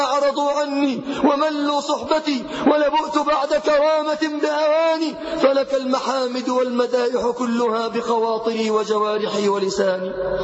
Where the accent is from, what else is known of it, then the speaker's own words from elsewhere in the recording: Mansoura, Dakahlia, Egypt; احنا عندنا في المنصورة